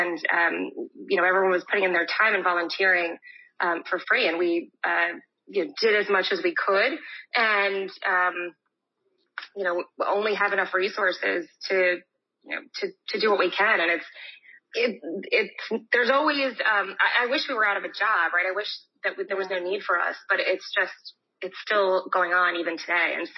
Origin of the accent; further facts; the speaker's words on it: New York, United States; now in Miami, United States; I am born and raised in New York, moved down to Miami, and had a practice there until I actually just left to go in-house.